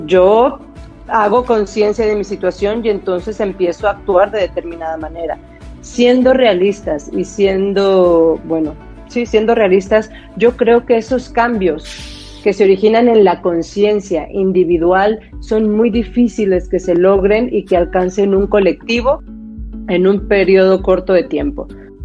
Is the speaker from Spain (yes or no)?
no; Mexico; Y nosotros como mexicanos la historia nos lo ha echado en cara.